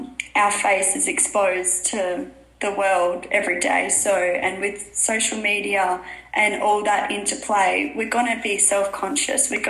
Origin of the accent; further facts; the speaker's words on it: Western Australia, Australia; I'm from Western Australia